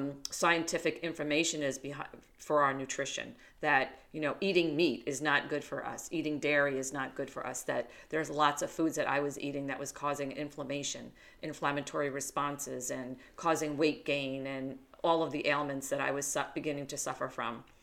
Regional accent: New York, United States; accent: East Coast; Well, as you could probably tell from a little bit of my accent, I am originally from the East Coast. I'm from New York. That's where I was born and raised there.

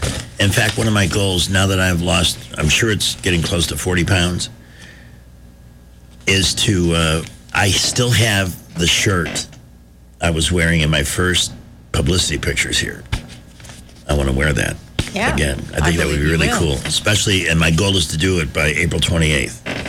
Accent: Midwest, United States; I'm from the Midwest. We didn't even know they existed.

